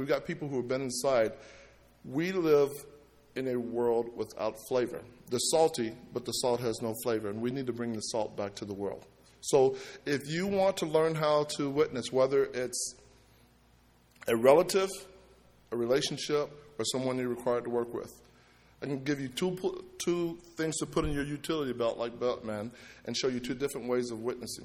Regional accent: Kentucky, United States; I used to witness somebody from a half an hour to 1:50 because I'm from Kentucky. They have lots of time, nothing to do.

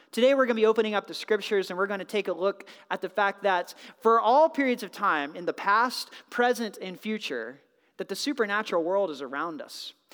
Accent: North Carolina, United States; I had just moved from North Carolina to Wisconsin, and I grew up Southern Baptist in the Bible Belt.

